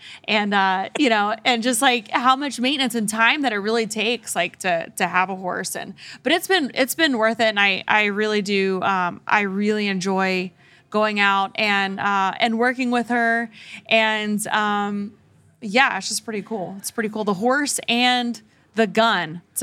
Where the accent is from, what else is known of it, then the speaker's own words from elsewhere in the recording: Oklahoma, United States; I grew up on Rockin' D Ranch in Oklahoma, and I have this memory of being around, you know, I was around horses all the time